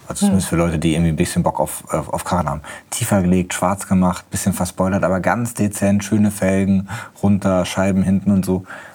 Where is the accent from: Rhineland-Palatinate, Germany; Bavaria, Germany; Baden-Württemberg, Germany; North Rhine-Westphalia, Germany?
North Rhine-Westphalia, Germany; Immer noch? Jawohl, meine Heimat. Ne? Nur der S04, sage ich da.